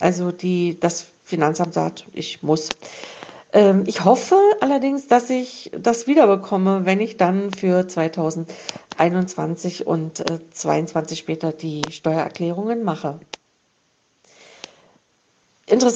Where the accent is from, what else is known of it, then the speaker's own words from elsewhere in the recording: East Germany, Germany; Ich bin ja in der DDR groß geworden.